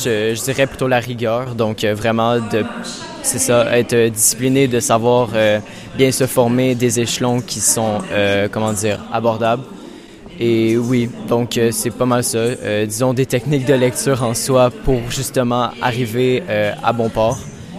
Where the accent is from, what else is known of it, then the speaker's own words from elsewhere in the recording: Quebec, Canada; nous, on vient du Québec. Donc, ça a quand même été une grosse aventure pour nous dès le départ.